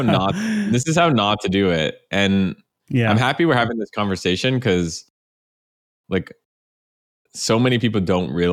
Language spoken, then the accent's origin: English; Canada; You know that I'm Canadian.